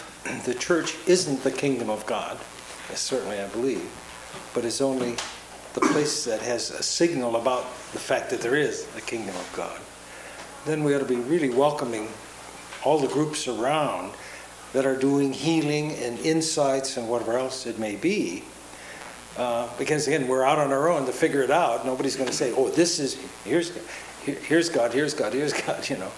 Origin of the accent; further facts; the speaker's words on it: Tacoma, Washington, United States; And then to remember that's true in my hometown, in Tacoma, that there's this whole range of places.